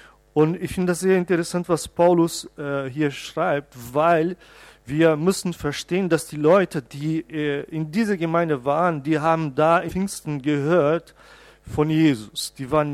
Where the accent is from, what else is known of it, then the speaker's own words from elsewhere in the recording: Brazil; German is a second language; now in Germany; Ich komme aus Brasilien, wo ein Christ trinkt null Alkohol.